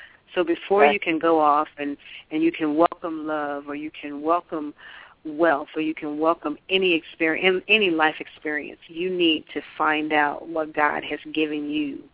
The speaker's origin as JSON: {"language": "English", "town": "Hobgood", "region": "North Carolina", "country": "United States", "tie": "born or raised there", "said": "I mean, when I tell you we was in the country, girl, I grew up in Hopgood, North Carolina."}